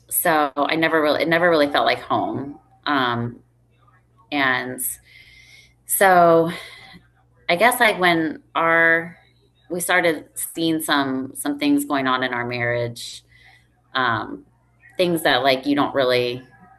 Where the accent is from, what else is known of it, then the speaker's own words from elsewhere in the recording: Columbus, Ohio, United States; now in Cincinnati, United States; So I grew up in Columbus, Ohio, lived there my whole life.